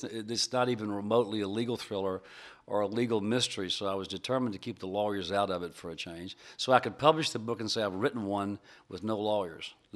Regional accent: Memphis, Tennessee, United States; the first review was from my hometown paper, the Memphis Commercial Appeal

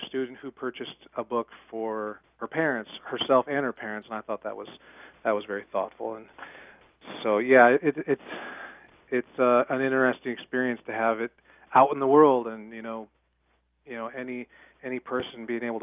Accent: Cedar Rapids, Iowa, United States; now in Decorah, United States; I grew up in Cedar Rapids. I now live in Decorah, Iowa

